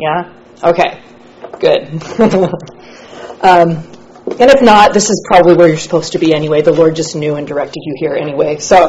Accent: Seattle, Washington, United States; also born or lived in Santa Barbara; I'm from Seattle originally. I'm from Washington State. I went to college in Santa Barbara. My family moved to California.

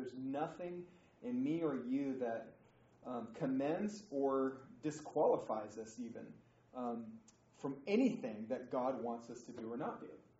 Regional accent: Utah, United States; We're both from Utah.

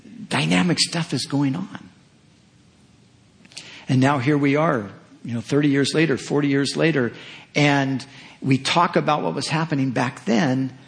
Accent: California, United States

